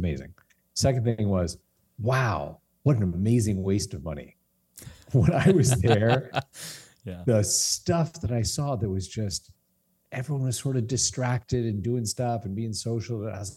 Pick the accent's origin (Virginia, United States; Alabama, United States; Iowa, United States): Virginia, United States; When I was in DC, I grew up in Northern Virginia.